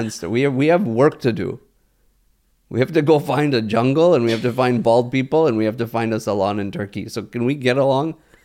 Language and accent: English; India; I can make fun of Indians because I'm Indian.